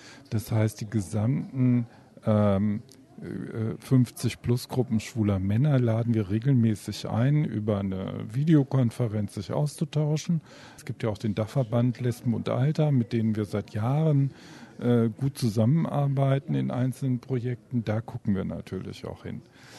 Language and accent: German; Cologne, North Rhine-Westphalia, Germany; Also ich komme ja nun selber aus Köln